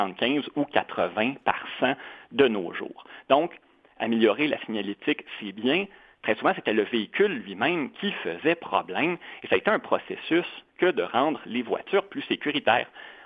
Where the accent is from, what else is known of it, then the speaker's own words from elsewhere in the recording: Quebec, Canada; chez nous, au Québec